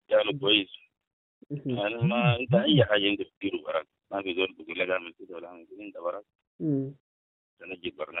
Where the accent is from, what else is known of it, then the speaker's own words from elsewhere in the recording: South Sudan; أنا إنسان جنوبي وكده هسه ناس بيقولوا لي أنا دارفوري